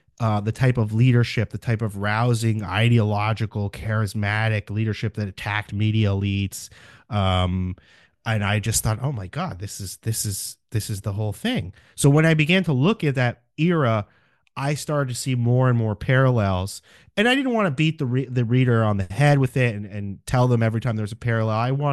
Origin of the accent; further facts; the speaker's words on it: New York, United States; I'm a New Yorker, so I had some vague memory of this, but we New Yorkers have perhaps an unhealthy fondness for characters like this.